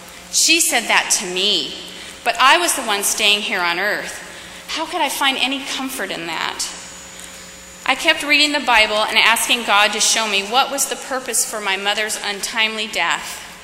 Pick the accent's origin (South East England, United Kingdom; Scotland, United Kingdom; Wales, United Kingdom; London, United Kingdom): Scotland, United Kingdom; Glasgow; In my hometown, the people of Glasgow loved my mother.